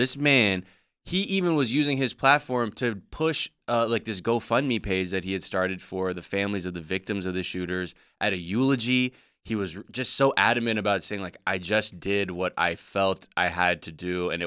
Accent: United States; Because I'm from America, where never seen restraint from police.

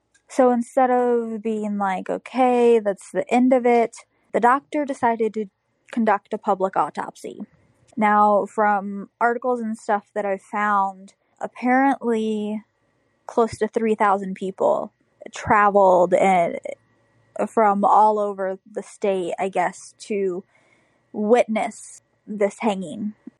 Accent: Illinois, United States; I am from Central Illinois.

